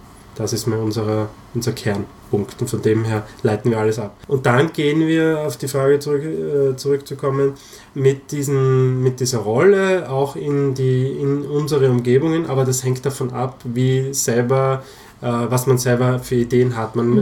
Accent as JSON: {"language": "German", "region": "Styria", "country": "Austria", "tie": "born or raised there", "said": "meine Heimatgemeinde zu tragen. Das ist in der Steiermark gewesen."}